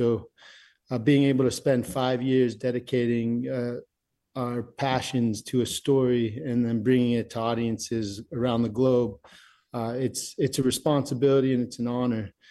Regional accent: Los Angeles, California, United States; like I'm from Los Angeles, California, and just suffered tremendously through the fires.

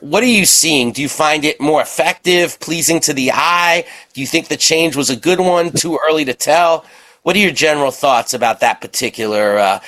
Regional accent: New York City, New York, United States; I'm a New Yorker born and raised

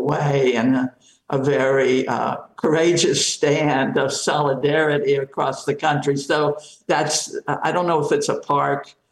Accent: Southern United States, United States; I know that there were three actions in North Carolina, and that, as a Southerner, that makes me happy.

